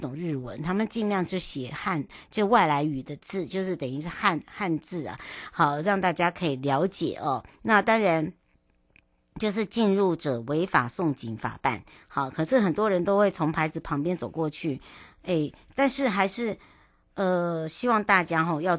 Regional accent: Taiwan; 也瞬间引爆了我们台湾人飞往北海道的欲望

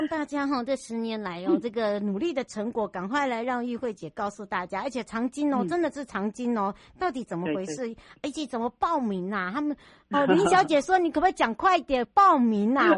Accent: Hualien County, Taiwan; 我的故乡来到花莲的月里啊

